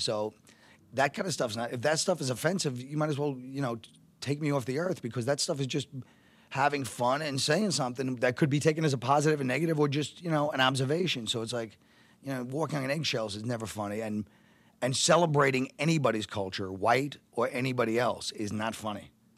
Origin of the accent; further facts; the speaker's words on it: Brooklyn, New York, United States; when I grew up in Brooklyn and it was a very mixed neighborhood